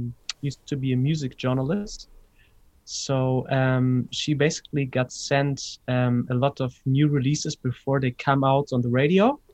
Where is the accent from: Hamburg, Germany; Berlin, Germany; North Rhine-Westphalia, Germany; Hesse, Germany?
Hamburg, Germany; Yeah, I grew up in Hamburg, north of Germany